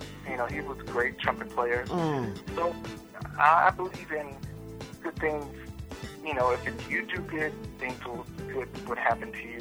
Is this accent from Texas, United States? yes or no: no; Tullahoma, Tennessee, United States; I always loved guitar. You know, I had a neighbor still around.